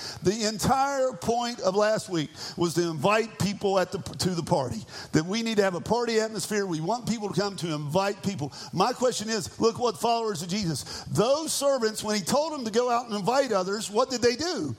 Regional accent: West Virginia, United States; I'm from West Virginia. We'll try to piece together what English we can, all right?

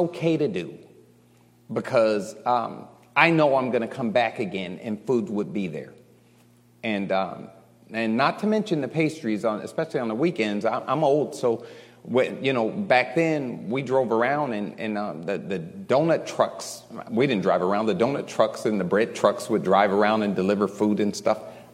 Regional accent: Chicago, Illinois, United States; eating at my grandmother's house was different than eating where we grew up at in Chicago.

